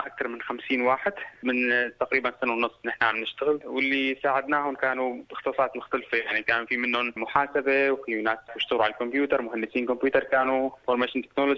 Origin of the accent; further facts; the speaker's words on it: Syria; moved away as an adult; now in Australia; انا جيت من سوريا ب 2015، وصلت لاستراليا.